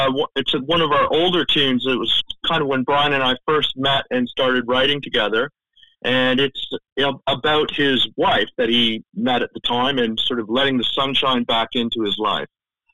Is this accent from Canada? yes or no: yes; Toronto, Ontario, Canada; now in New Zealand; I'm Canadian. I'm from Toronto. So, but I've been in New Zealand like 22 years.